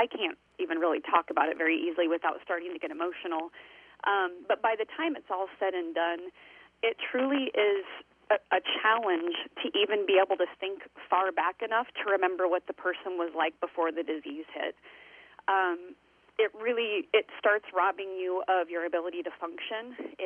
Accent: Greenfield, Iowa, United States; we do the 10K and end at a little bar here in my hometown of Greenfield, Iowa.

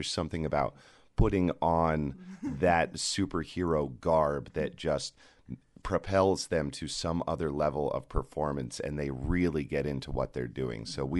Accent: Denver, Colorado, United States; now in New York, United States; I am a New York transplant as well, originally from Denver, Colorado. I moved to New York after college at the University of Northern Colorado. And I've been in New York for the past 7 years.

